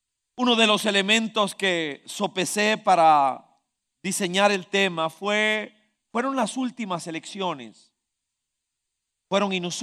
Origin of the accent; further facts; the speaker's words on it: Costa Rica; Quedó claro que Costa Rica no es un país cohesionado, que somos ticos